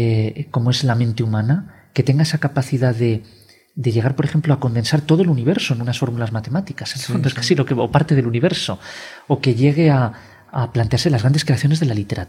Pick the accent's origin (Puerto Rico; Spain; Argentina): Spain; Porque claro, la inercia era, como somos españoles, pues que fueran casi todos españoles.